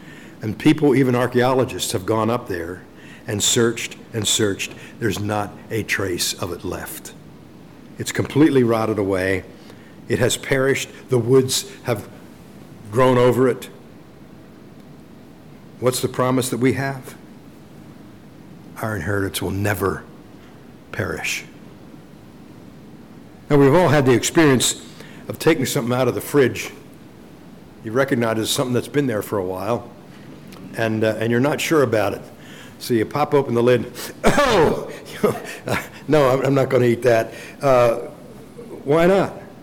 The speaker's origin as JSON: {"language": "English", "town": "Ephrata", "region": "Pennsylvania", "country": "United States", "tie": "born or raised there", "said": "In my hometown, there used to be a tower on the top of what's called Ephrata Mountain."}